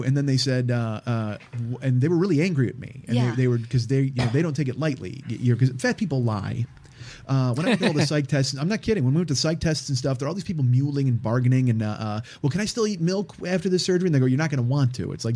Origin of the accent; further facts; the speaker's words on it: Chicago, Illinois, United States; I grew up in Chicago saying jagoff all the time.